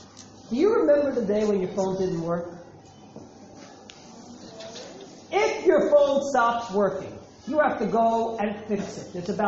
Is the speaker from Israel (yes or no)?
yes; Israel; I come from Israel, and so does Noga